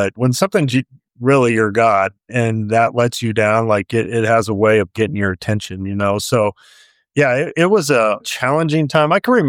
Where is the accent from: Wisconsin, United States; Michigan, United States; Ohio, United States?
Ohio, United States; I mentioned growing up in Ohio, and Ohio was a great place to be a baseball fan